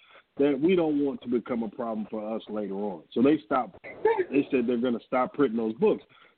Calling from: Atlanta, Georgia, United States; No, I'm in Atlanta, man.

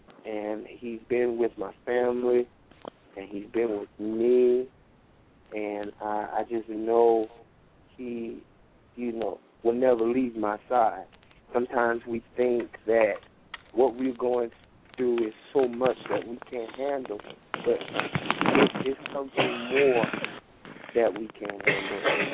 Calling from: South Carolina, United States; I was calling from South Carolina.

